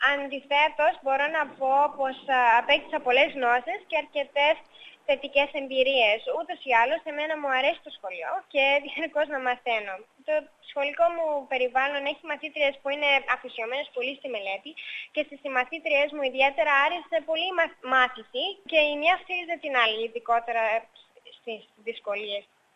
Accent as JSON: {"language": "Greek", "country": "Greece", "said": "στην επερηφάνεια που νιώθω ότι είμαι Ελληνίδα και που μιλώ την ελληνική γλώσσα."}